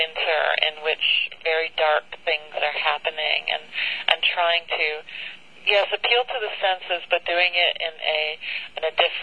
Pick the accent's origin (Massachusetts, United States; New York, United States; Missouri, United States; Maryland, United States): New York, United States; Syracuse; I was really working from my own memories of growing up in Syracuse